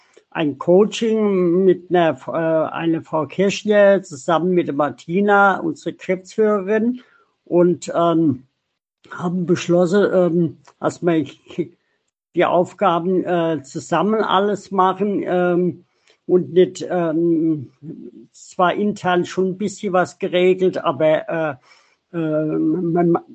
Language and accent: German; Mainz, Rhineland-Palatinate, Germany; now in Steinbach, Germany; Ich komme ursprünglich aus Mainz, wohne im Moment in Steinbach im Taunus, in Frankfurt, bin 40 Jahre alt